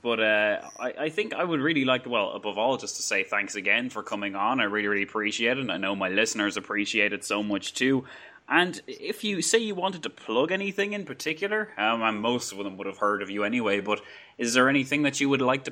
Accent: Ireland; I got told one time that they loved my English accent, which, as an Irish person, it's basically kicking me very low below the belt.

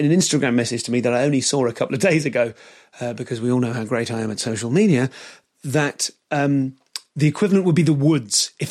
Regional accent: United Kingdom; they know I'm British.

